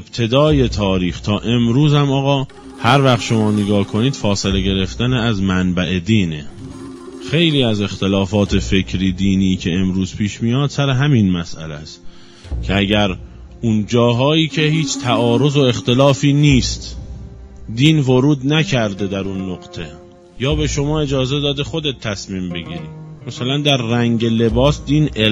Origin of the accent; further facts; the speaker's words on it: Iran; ما که ایرانی هستیم ایرانیتمون